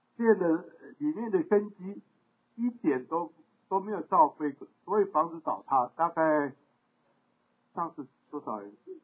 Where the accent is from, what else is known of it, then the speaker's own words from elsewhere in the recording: Tainan, Taiwan; 以及了台湾最古老的台南城，这个跟我们什么关系？我是在那边生的，我在那边长大，我有好亲戚在那边